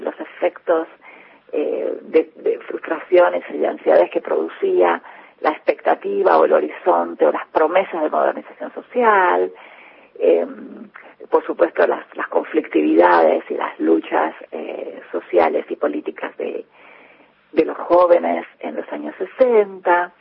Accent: Uruguay; now in Argentina; soy uruguaya, efectivamente, me formé en la Universidad de la República, y bueno, allí soy historiadora por la Universidad Pública de Uruguay

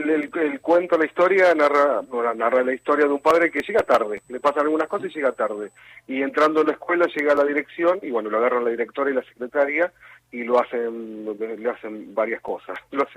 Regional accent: Las Flores, Buenos Aires Province, Argentina; Nosotros somos de Las Flores, provincia de Buenos Aires

